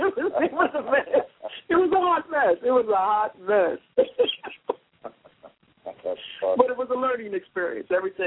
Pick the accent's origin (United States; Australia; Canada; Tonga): United States; New Jersey; before they could find out I was from New Jersey